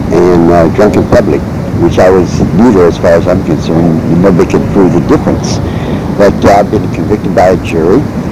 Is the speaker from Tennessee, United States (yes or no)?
no; California, United States; recommending to the court that I stay out Pacific Garden Mall for the rest of my life. And this is my hometown.